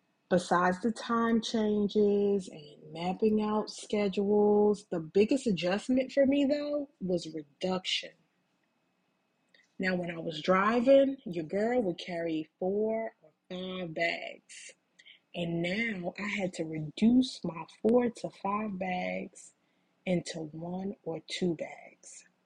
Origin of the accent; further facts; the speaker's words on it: Jersey City, New Jersey, United States; now in Newark, United States; I am from Jersey City, New Jersey, but now that I live in Newark, I was completely out of my comfort zone.